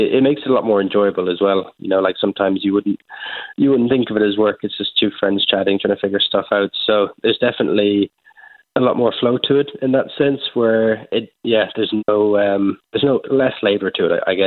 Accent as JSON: {"language": "English", "town": "Kinsale", "region": "Munster", "country": "Ireland", "tie": "born or raised there", "said": "Yes, so I come from Kinsale. I've grown up here my whole life."}